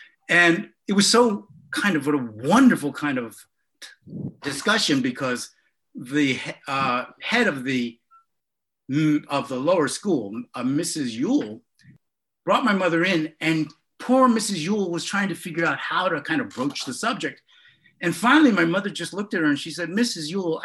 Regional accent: Harlem, New York, United States; because I grew up in Harlem

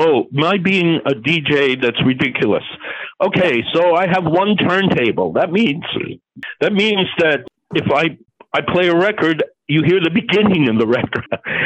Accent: Massapequa Park, New York, United States; also born or lived in Manhattan; I was born in Manhattan, downtown, and lived there on 61st and 1st until I was 3. And then we moved to Massapequa Park, and we lived on 1st Street in Massapequa Park.

